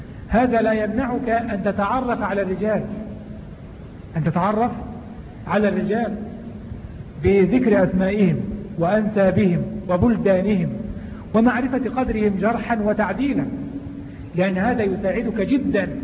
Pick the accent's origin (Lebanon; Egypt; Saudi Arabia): Egypt; لابد لنا كمصريين ان نعلم قيمة رجل وقدر رجل